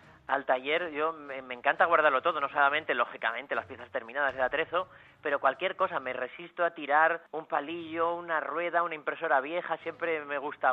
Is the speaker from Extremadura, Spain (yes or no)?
no; Luarca, Asturias, Spain; born there; En mi pueblo donde nací, en Luarca, en el pequeño cine que ahí había